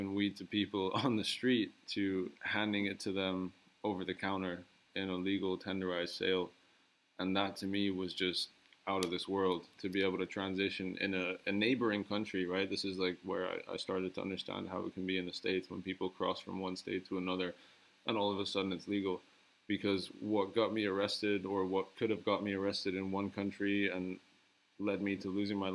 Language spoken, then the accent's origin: English; Ireland; also born or lived in United Kingdom / Germany; I grew up in Ireland. I went to school in the UK.